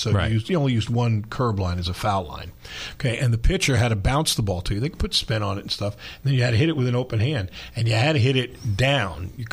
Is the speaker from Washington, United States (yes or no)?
no; Seaford, New York, United States; I grew up in Seaford, and Seaford was had just been developed as a town. The school was built on an old potato and duck farm.